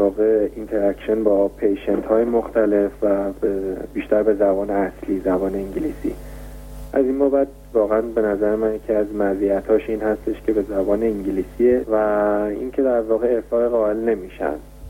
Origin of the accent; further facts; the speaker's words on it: Iran; از اون چیزی که به هر حال ما از ایران اومدیم و به اونجا رفتیم